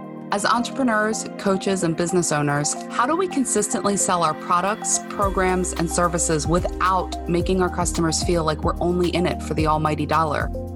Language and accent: English; Baltimore, Maryland, United States; I am from Baltimore, Maryland.